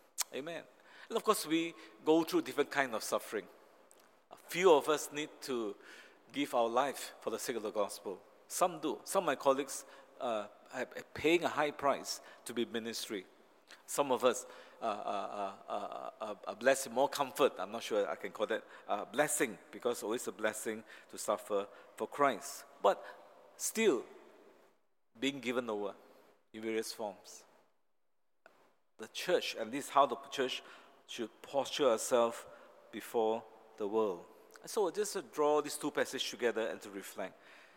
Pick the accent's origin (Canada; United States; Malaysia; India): Malaysia; now in Singapore; And being a Malaysian, actually, I was very lost. This country of Singapore induced these feelings as well.